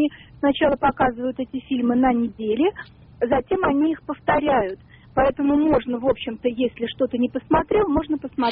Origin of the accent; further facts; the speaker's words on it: Moscow, Russia; я из Москвы.